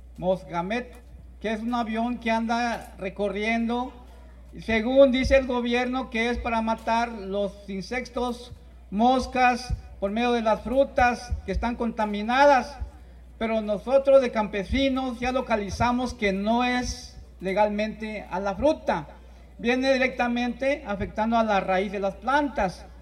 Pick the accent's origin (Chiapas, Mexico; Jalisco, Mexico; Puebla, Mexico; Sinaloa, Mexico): Chiapas, Mexico; Huehuetán; Yo vengo de Huehuetán, Chiapas